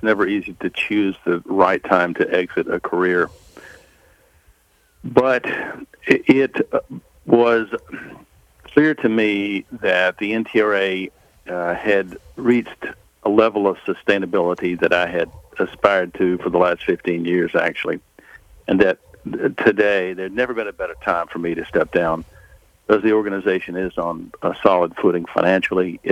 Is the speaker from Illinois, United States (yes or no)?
no; Mayfield, Kentucky, United States; I'm from Mayfield, and I was there this weekend